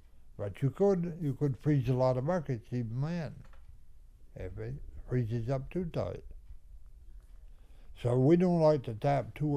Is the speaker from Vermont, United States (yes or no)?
yes; Vermont, United States; also born or lived in New Hampshire, United States; I was four coming five when I come back to Vermont. I was born in New Hampshire.